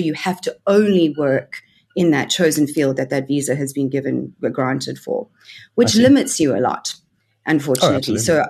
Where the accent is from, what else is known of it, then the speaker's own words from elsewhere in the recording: Cape Town, Western Cape, South Africa; also born or lived in Johannesburg, South Africa / London, United Kingdom; I grew up between Joburg and Cape Town, but mostly in Cape Town. So I was born in Joburg, moved to Cape Town when I was, I think I was in about nine, did most of my training for theatre school and everything in Cape Town.